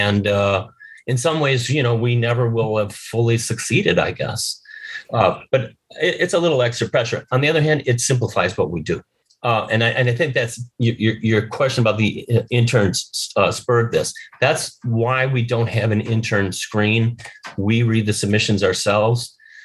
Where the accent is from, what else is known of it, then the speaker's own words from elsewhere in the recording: Milwaukee, Wisconsin, United States; I on the poor side of the tracks in Milwaukee.